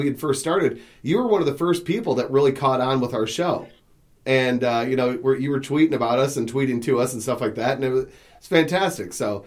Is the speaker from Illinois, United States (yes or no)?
no; Michigan, United States; Well, we're from Michigan. So, now, I don't really care about football.